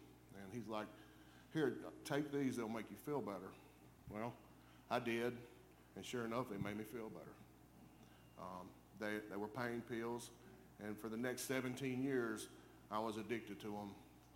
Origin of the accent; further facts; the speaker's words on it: Mississippi, United States; I grew up in Mississippi, if you can't tell. I'm not from around here.